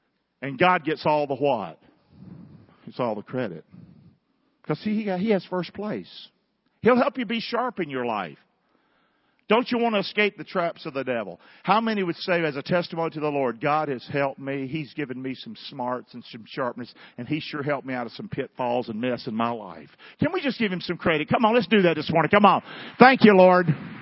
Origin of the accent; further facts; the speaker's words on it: Rockingham, North Carolina, United States; Well, guys, I'm from Rockingham. I was one of the poorest people in Rockingham.